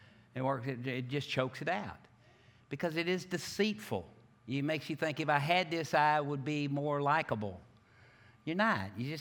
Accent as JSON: {"language": "English", "town": "Oxford", "region": "Mississippi", "country": "United States", "moved": "as an adult", "said": "I moved here from Mississippi. I went to Oxford, Mississippi school. I got some Ole Miss friends right back here. And I went to Ole Miss."}